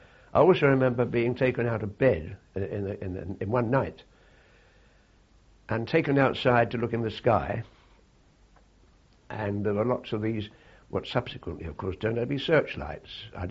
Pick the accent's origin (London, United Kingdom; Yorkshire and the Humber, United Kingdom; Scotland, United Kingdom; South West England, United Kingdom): London, United Kingdom; born there; I was born in East Dulwich, London.